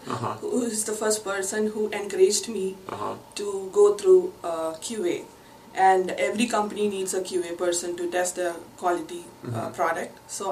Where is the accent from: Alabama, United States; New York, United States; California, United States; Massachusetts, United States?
California, United States; Pleasanton; and I'm from Pleasanton.